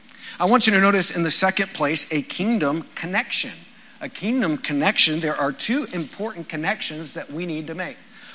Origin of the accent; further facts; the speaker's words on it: Texas, United States; When I was growing up in West Texas, cowboys used to always wear a chain on their belt loop to their wallet.